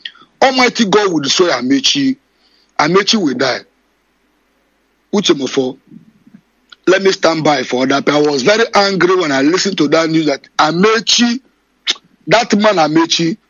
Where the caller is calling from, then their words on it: Malaysia; I'm calling from Malaysia.